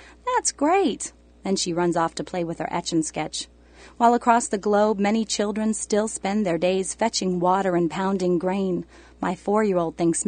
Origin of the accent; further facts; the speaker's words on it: United States; As an American living in a country with one television per 1.3 people